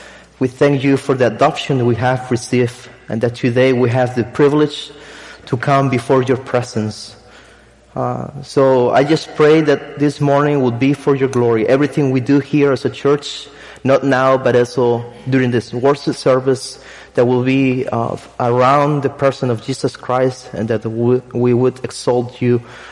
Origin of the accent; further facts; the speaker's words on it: Spain; English is a second language; as you can tell already by my accent, I'm not from the States. I'm truly a Spaniard.